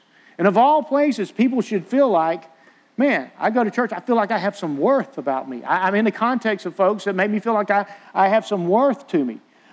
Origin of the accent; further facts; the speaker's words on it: Vidalia, Georgia, United States; I'm from South Georgia. I'm from Vidalia.